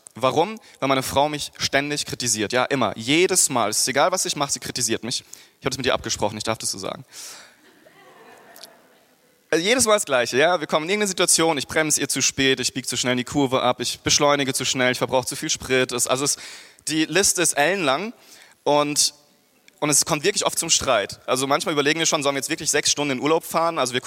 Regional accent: Freiburg, Baden-Württemberg, Germany; Ich komme aus Süddeutschland, Freiburg, da haben wir ganz viele davon, Kaiserstuhl.

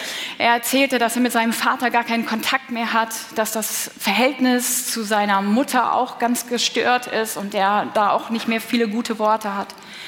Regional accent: Kenya; moved away; Ich bin in Kenia aufgewachsen

